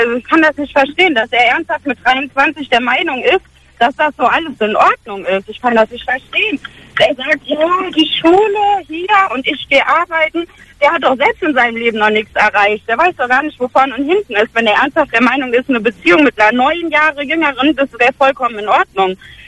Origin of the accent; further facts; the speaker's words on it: Koblenz, Rhineland-Palatinate, Germany; Ich bin 24 und komme aus Koblenz.